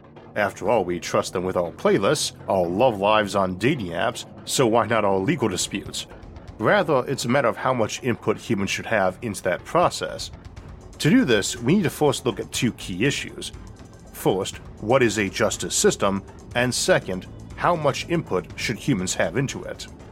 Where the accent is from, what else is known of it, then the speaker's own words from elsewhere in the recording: Ohio, United States; And for instance, in my home state of Ohio, we have a Supreme Court whose members are all elected to 6-year terms